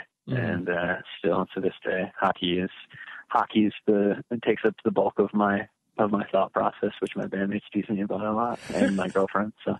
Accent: Michigan, United States; oh, I'm from Michigan, you know, and people from Michigan are intensely proud of where they're from for one reason or another.

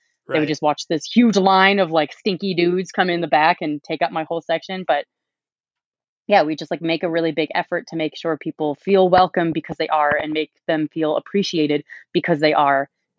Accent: Calgary, Alberta, Canada; no one's going to notice us just because we're from Calgary

